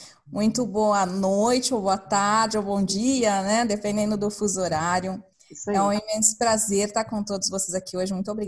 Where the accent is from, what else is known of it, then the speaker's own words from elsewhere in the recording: Passo Fundo, Rio Grande do Sul, Brazil; moved away; Eu saí do Rio Grande do Sul, do interior. E a minha história, assim, eu sempre fui muito inquieta, né? Desde quando eu estava em Passo Fundo